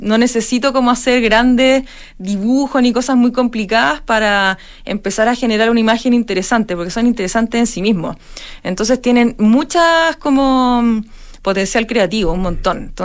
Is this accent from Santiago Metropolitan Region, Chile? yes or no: yes; Santiago, Santiago Metropolitan Region, Chile; que voy desde chica, como muchos santiaguinos, ¿cierto?, paseábamos ahí.